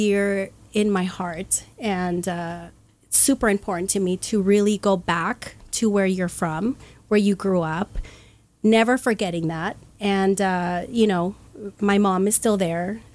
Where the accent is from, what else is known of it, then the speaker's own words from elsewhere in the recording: El Paso, Texas, United States; So I'm originally from El Paso, Texas